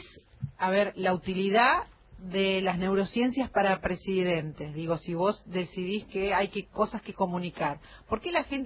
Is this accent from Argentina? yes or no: yes; Argentina; Nosotros somos argentinos y siempre dudamos de todo y con todo criterio en muchos casos.